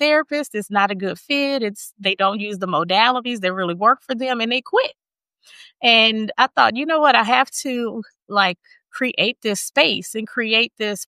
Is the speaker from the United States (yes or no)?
yes; Dallas, Texas, United States; I'm from Dallas, went to college in Baltimore. It was freezing cold.